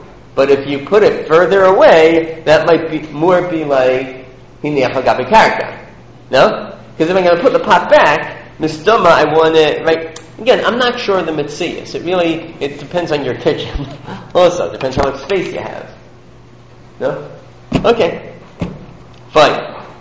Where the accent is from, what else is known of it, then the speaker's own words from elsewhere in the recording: Lawrence, New York, United States; Where I grew up in Lawrence, there is a place called Rock Hall down the block.